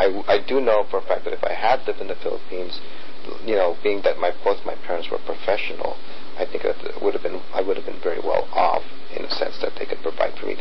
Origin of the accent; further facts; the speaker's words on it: United States; I've been very fortunate that growing up in the United States, that I have a good, I had a wonderful youth.